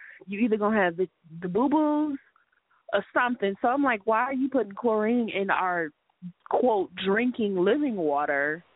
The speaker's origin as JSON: {"language": "English", "country": "United States", "said": "I personally feel like me being American, and I feel like I live in a third world country right now."}